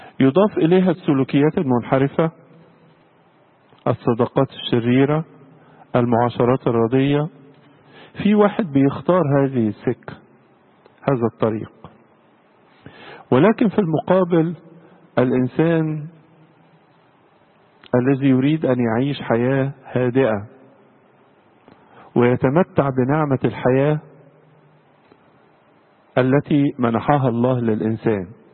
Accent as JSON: {"language": "Arabic", "country": "Egypt", "said": "هذا الموضوع الهام جدا بالنسبه لنا كمصريين"}